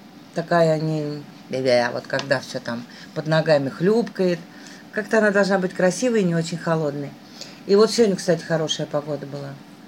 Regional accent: Moscow, Russia; Как бы я, как коренная москвичка, хочу вам сказать

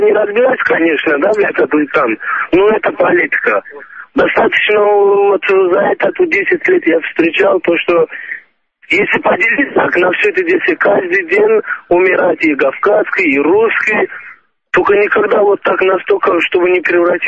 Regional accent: Azerbaijan; Азербайджанец, да.

